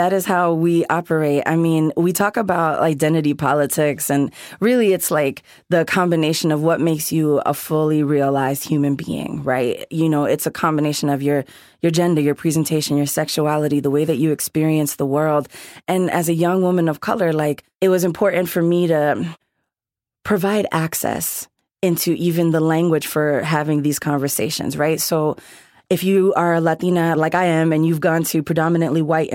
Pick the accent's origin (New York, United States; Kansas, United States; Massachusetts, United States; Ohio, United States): New York, United States; Bronx; so I grew up in the Bronx and they really raised us with that like New York love mentality where it's like our neighbors are Hindu, our neighbors are Baptist, our neighbors are all different races